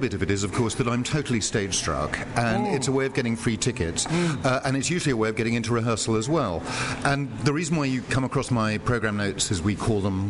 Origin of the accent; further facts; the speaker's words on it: London, United Kingdom; I'm from North London.